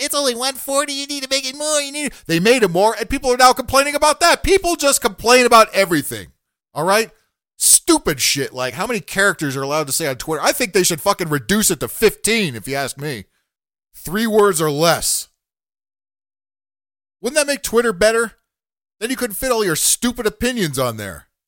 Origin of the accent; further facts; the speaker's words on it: New York City, New York, United States; Hey, I'm a New Yorker.